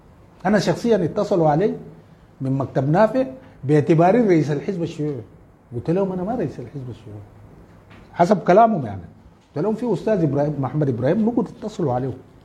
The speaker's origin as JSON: {"language": "Arabic", "region": "Darfur", "country": "Sudan", "said": "لكن في ظل هذه الظروف انا من دارفور"}